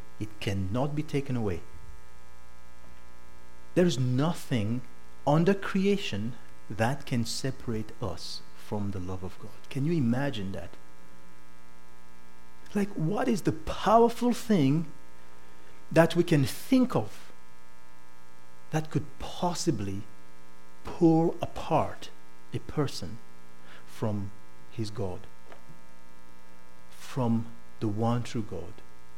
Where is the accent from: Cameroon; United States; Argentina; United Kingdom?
Cameroon; I lived under that principle growing up in Cameroon.